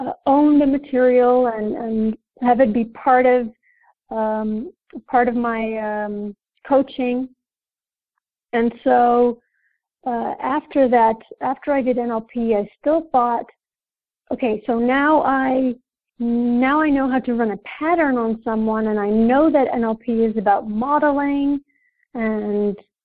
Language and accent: English; Netherlands; I am from the Netherlands, and I am a neurosemantics trainer.